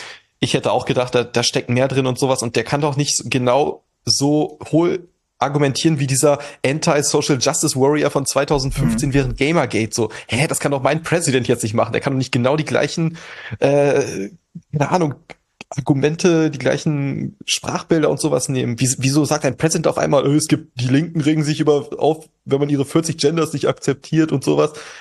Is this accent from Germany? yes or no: yes; Northern Germany, Germany; Und ich komme aus dem Norden